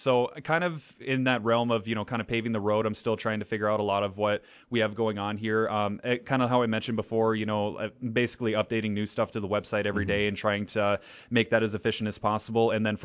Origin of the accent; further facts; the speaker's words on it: Georgetown, Minnesota, United States; also born or lived in Fargo, United States; So I was born in Fargo, North Dakota. So I've been around North Dakota, Minnesota pretty much my entire life. I grew up in a small town in Georgetown, Minnesota.